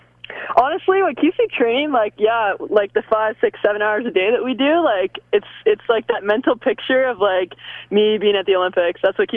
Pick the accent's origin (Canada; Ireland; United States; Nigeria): Canada; Vancouver, British Columbia; I'm from Vancouver, right?